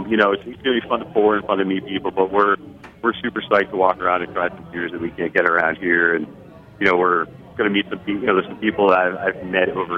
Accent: New Jersey, United States; also born or lived in New York City; I was born and raised in Jersey.

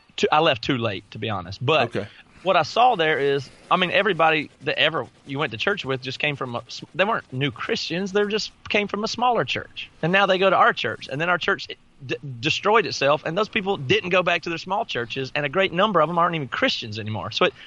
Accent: the South, United States; I grew up in the South. There's a church every 5 seconds away from each other.

